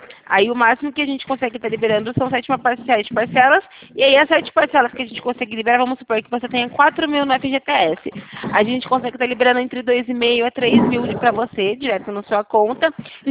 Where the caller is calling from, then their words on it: Sumaré, São Paulo, Brazil; Eu sou aqui de Sumaré, interior de São Paulo.